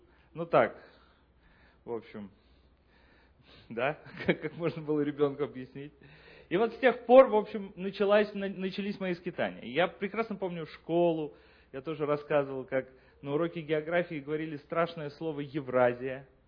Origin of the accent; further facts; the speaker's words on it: Moscow, Russia; born there; Вот я лично родился в Москве, да, и всю свою дорогу я страдал от антисемитизма.